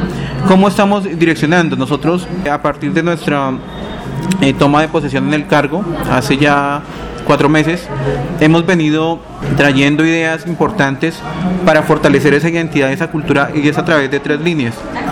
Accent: Tolima, Colombia; siempre nos sintamos orgullosos de quiénes somos, de que somos tolimenses

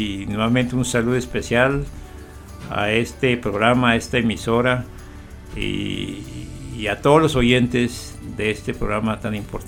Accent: Colombia; somos colombianos y nos interesa la convivencia pacífica

